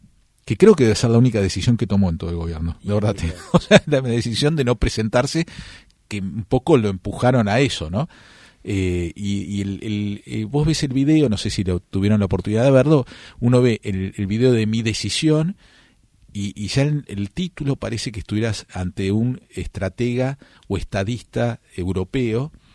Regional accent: Argentina; Somos argentinos, estamos acostumbrados

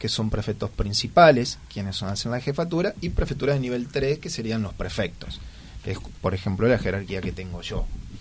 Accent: Gualeguaychú, Entre Ríos, Argentina; yo soy de Gualeguaychú, de Entre Ríos. Y Gualeguaychú era una subprefectura y yo tenía 10 años. Ahora tengo 46.

